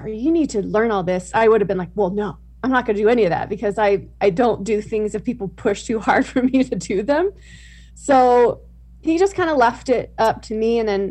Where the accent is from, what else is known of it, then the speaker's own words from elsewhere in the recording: California, United States; Yeah, so grew up super devout LDS family. I'm one of 11 kids. We grew up in Southern California.